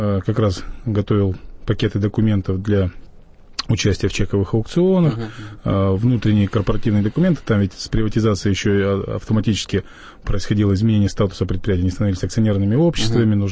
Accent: Perm, Perm Krai, Russia; Сам я из Перми, в общем, родился, вырос, и всю свою трудовую деятельность

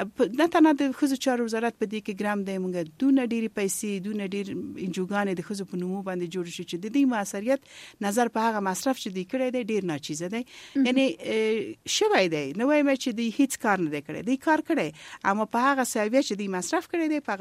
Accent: Kabul, Afghanistan; also born or lived in Balkh; هغه وخت دغه لپاره ما درس ده په کابل کې ویلې دی او لویه شوې په کابل کې.

